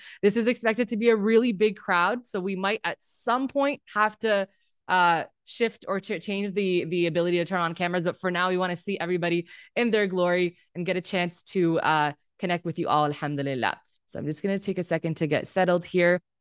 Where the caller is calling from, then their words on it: Toronto, Ontario, Canada; So I'm coming in from Toronto.